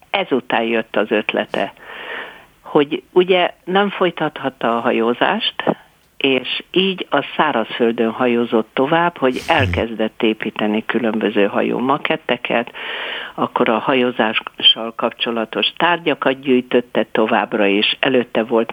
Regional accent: Budapest, Hungary; born there; Budapesten szolgálati lakást, úgyhogy mi már a bátyámmal ott születtünk.

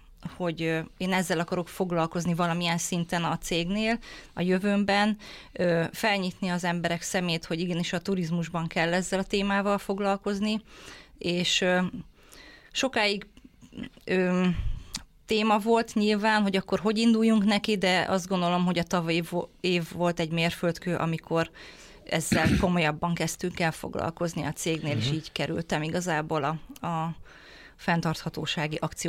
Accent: Somogy, Hungary; hiszen Somogy megyei vagyok, de a somogyi lány

